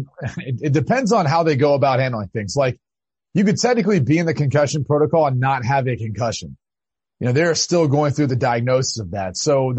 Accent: Ohio, United States; Well, growing up in Ohio, football was everything.

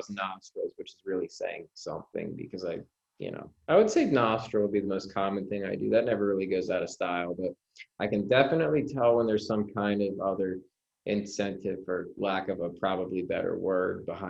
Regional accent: New Jersey, United States; when I was in third grade, I grew up in New Jersey. All my friends were Italian.

